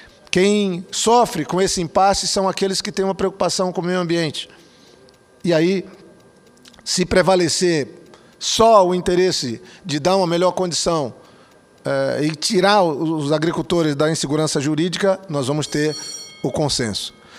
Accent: Acre, Brazil; Sou do Acre, venho da cabeceira dos rios da Amazônia

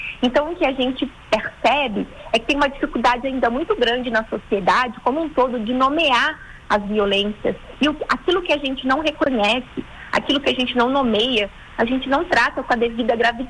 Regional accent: Brazil; o nosso clima coletivo enquanto brasileiros

